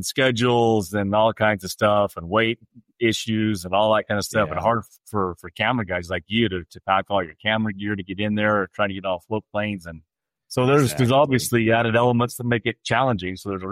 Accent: Utah, United States; And because I was from Utah, I got all the assignments to do together with Browning products.

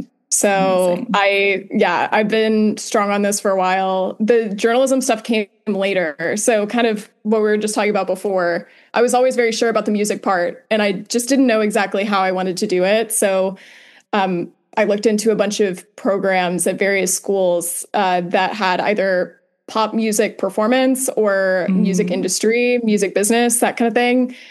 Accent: Fort Worth, Texas, United States; now in Los Angeles, United States; And I'm from Fort Worth, Texas originally, but now I live in Los Angeles.

